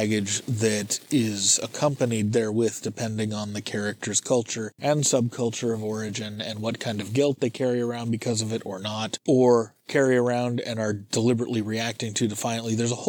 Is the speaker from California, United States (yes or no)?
yes; San Francisco, California, United States; it's one of those things you can't avoid growing up in San Francisco.